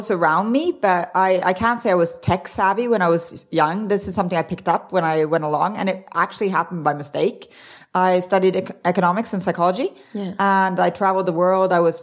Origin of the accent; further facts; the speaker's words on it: Arizona, United States; also born or lived in Sweden / Norway; I grew up in Arizona. Well, actually, I grew up everywhere. So I grew up in five different countries, but I mainly grew up in Arizona and in Sweden.